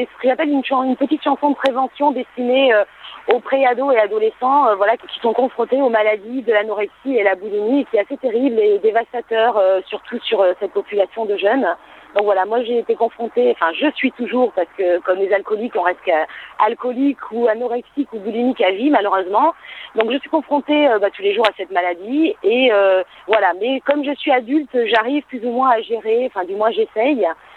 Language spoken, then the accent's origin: French; Southern France, France; je dis je viens du Grand Sud. Parce que j'ai vraiment cette culture du Sud et j'appartiens au Sud de la France, quoi.